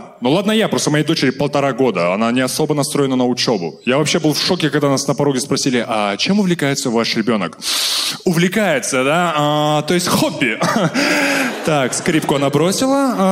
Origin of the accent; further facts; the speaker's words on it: Stepnogorsk, Akmola Region, Kazakhstan; В моем родном городе, Степногорске, нет таких воспитательниц.